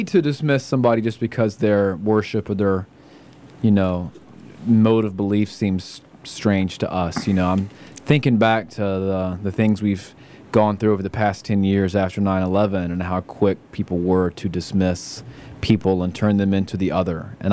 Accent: Gastonia, North Carolina, United States; I'm a child of the 80s, and I grew up in Gastonia, and right next door we have PTL and Jimmy Tammy Faye Baker.

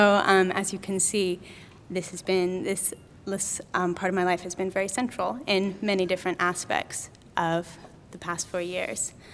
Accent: Napa, California, United States; I'm actually from Napa, so that's up Highway 80.

